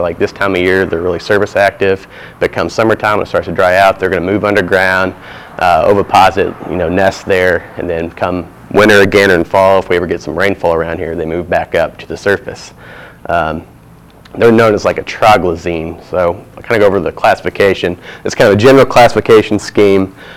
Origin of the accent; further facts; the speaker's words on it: Indiana, United States; which I'm from Indiana, so they're real common to find in little cattle ponds up there